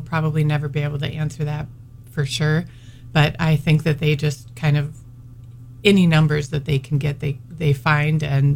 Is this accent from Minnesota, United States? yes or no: yes; Brainerd, Minnesota, United States; So, yes, I grew up in Brainerd and graduated from high school in Brainerd.